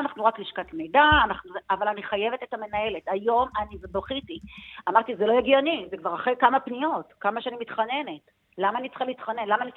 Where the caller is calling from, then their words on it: Kiryat Shmona, Northern District, Israel; אני מקריית שמונה